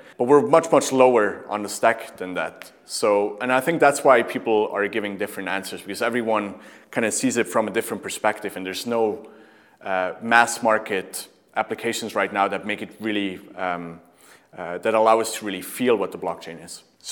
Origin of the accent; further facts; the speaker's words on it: Switzerland; I'm Swiss originally, so I like to be on time and everyone else to be on time. I'm the Swiss person in the office. I was born and raised in Switzerland, stayed there until I was about 18. Still based in Switzerland